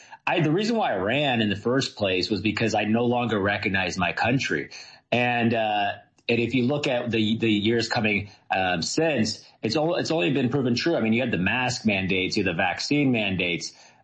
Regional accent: Arizona, United States; I mean, I'm from Arizona, and it's amazing how little I talk about our border anymore

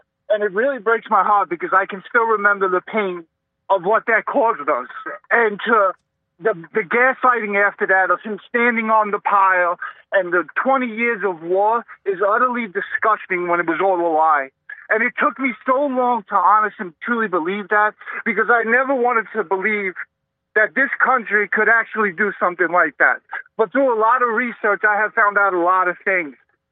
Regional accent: United States; as an American, it's very hard to believe, but my eyes are so open

